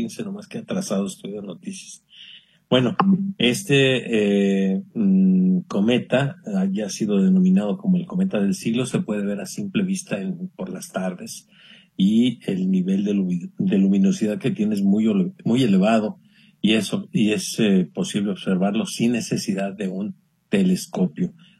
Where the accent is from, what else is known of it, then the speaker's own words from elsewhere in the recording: Lázaro Cárdenas, Michoacán, Mexico; una terracita que tengo aquí cerca de Lázaro Cárdenas en mi tierra.